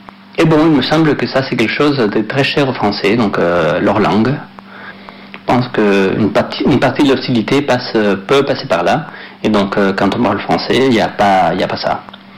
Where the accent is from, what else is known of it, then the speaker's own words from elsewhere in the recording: Mexico; French is a second language; Donc je viens du Mexique, on dirait en France, que c'est un pays du Sud